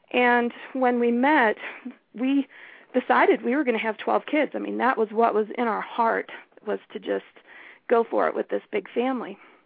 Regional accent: Detroit, Michigan, United States; born there; I was born in the Detroit area in 1968.

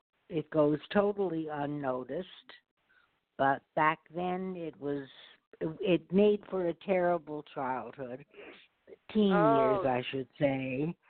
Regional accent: New York, United States; I grew up in the suburbs of New York, and life was not that great for me.

